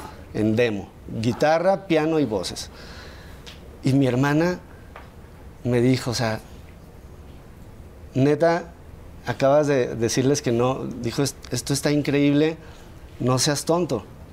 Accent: San Luis, San Luis Potosí, Mexico; now in Mexico City, Mexico; Yo me fui de San Luis a la Ciudad de México a estudiar una carrera formal en producción musical, ingeniería en audio.

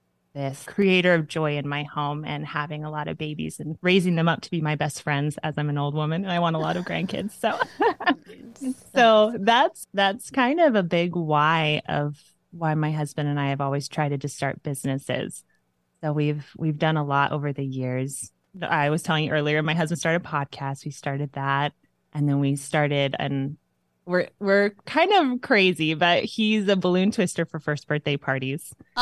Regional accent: Mexico; And I grew up in Mexico as a missionary kid down there and then came over here, met my man

